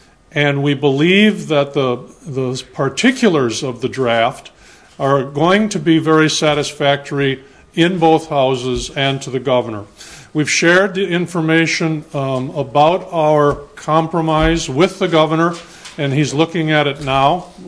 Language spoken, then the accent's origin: English; Racine, Wisconsin, United States; from Racine.